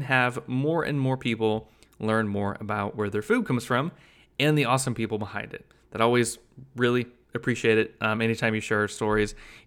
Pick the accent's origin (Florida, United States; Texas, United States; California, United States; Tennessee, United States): Florida, United States; Blountstown; Yeah, when we would drive from Bluntstown to Tallahassee, I grew up in Bluntstown, and every time we would go to Tallahassee